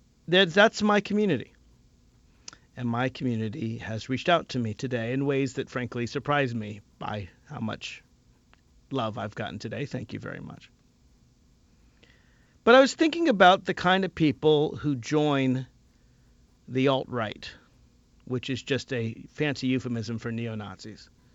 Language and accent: English; Nashville, Tennessee, United States; I mean, I grew up in Nashville, Tennessee. Yeah, that's not small town South, but it is the South.